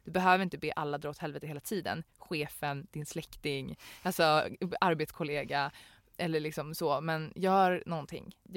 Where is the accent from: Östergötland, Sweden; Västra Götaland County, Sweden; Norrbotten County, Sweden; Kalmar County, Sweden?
Östergötland, Sweden; Norrköping; Jag är från Norrköping från början, visste du det?